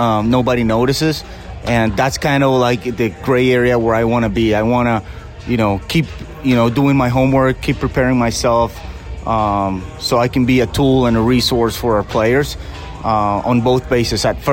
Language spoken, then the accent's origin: English; Colombia; He's from my hometown in Colombia.